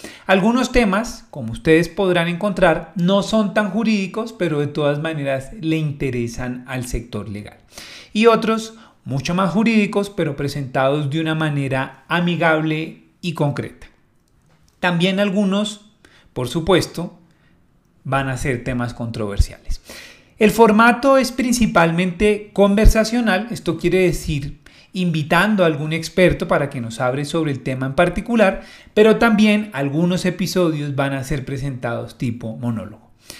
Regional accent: Bogotá, Colombia; born there; nací en Bogotá.

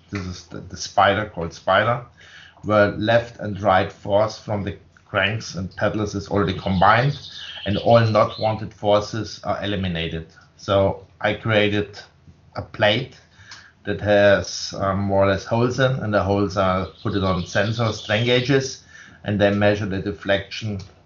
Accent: Munich, Bavaria, Germany; born there; English is a second language; I was born 1963 in Munich, Bavaria. I studied in the center west of Germany, later in my life, medical engineering.

